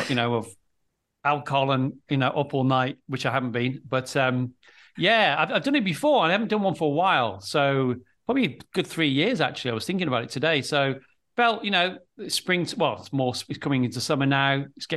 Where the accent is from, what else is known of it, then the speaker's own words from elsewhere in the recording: Manchester, North West England, United Kingdom; I'm from Manchester, or, you know, up north.